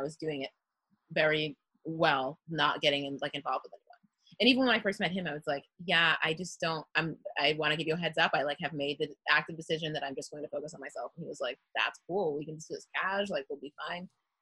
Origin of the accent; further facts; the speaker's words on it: Massachusetts, United States; I'm from Massachusetts.